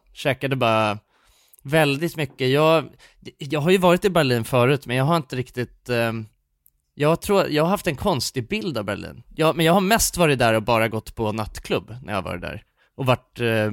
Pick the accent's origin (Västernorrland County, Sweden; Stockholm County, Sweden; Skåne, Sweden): Stockholm County, Sweden; Stockholm